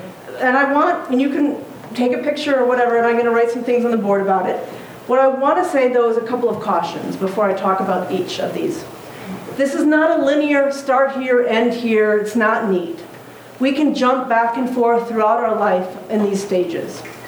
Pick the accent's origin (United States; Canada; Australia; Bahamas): United States; South Dakota; when I grew up in South Dakota and I knew no one other than white people